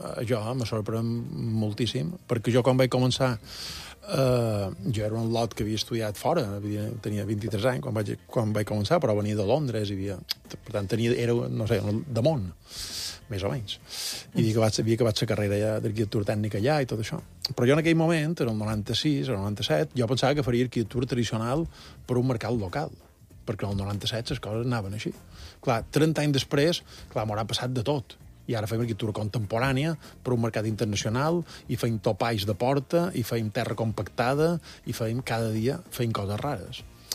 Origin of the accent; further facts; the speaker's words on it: Colònia de Sant Jordi, Balearic Islands, Spain; Sí, jo som de la Colònia, era de la Colònia, ara ja no sé exactament, no és el que era, però sí, la Colònia encara.